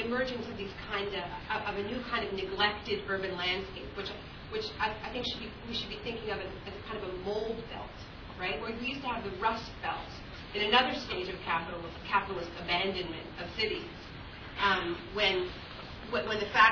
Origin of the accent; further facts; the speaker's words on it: Canada; And I'm Canadian, as you've heard